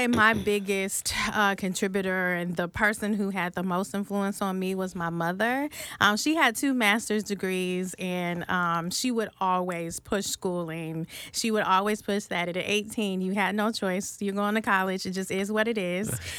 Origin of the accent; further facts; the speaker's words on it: Kansas City, Missouri, United States; So Kansas City, Missouri, it's a bigger Midwest town in the Midwest of Missouri.